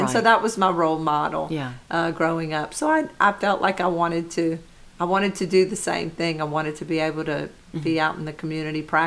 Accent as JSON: {"language": "English", "town": "Lafayette", "region": "Louisiana", "country": "United States", "tie": "born or raised there", "said": "I grew up right near Blackham Coliseum, and so we would see all of the people coming and going and seeing license plates from all over the country, and that was just amazing. It made Lafayette seem like such an important part of of our whole country"}